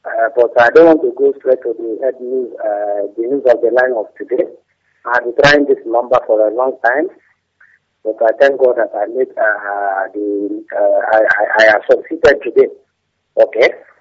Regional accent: Umuchukwu, Anambra, Nigeria; Let me know that I'm come from Anambra, Orumba South, Umuchukwu town.

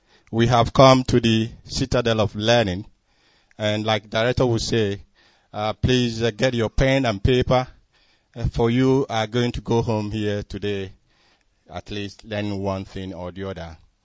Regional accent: Imo, Nigeria; now in Switzerland; I come from Biafra land, specifically from Ihioma in Olo. And I am the European representative of the indigenous people of Biafra. And I reside in Switzerland.

